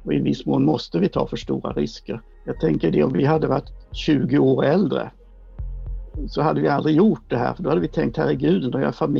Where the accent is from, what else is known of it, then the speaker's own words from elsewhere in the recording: Sweden; FN-emblemet skyddar oss. Och vi är svenskar, vi klarar allt.